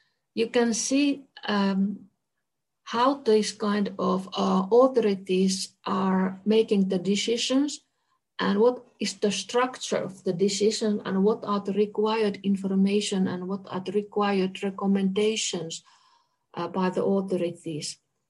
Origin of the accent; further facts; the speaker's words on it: Kainuu, Finland; I'm coming from Kainuu, very, very few cases, old cases, boring cases.